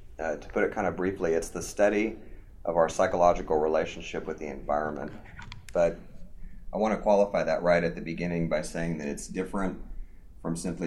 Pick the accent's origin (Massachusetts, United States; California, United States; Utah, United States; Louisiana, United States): California, United States; San Diego; I'm a native to California, and I grew up in San Diego.